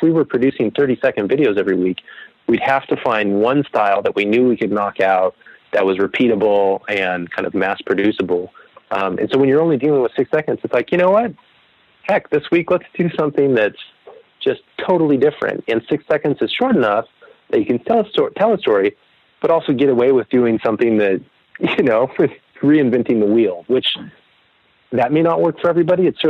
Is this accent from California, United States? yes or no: yes; California, United States; I was born in the early 80s. And so for my 9th birthday, I grew up near Sacramento.